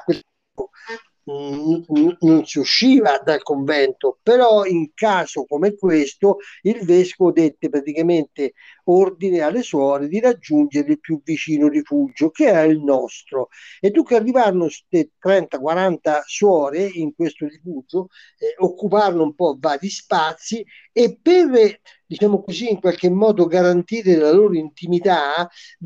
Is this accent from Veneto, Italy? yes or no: yes; Venice, Veneto, Italy; Dicevo, io sono da Venezia, c'è differenza, eh.